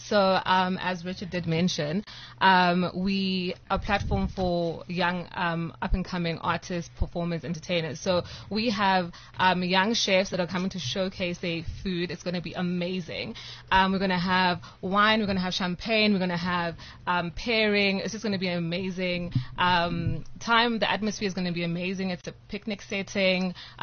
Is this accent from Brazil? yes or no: no; South Africa; also born or lived in Angola; But I grew up in South Africa.